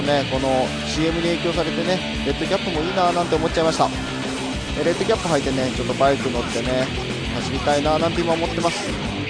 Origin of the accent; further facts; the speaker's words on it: Sapporo, Hokkaido, Japan; 僕のね生まれ育った札幌ではなかったんですよ。